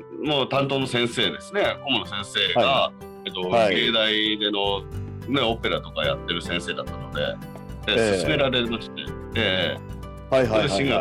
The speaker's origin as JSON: {"language": "Japanese", "town": "Ina", "region": "Nagano", "country": "Japan", "tie": "born or raised there", "said": "それからまあ、地元に帰って、伊那の方に帰ってから、"}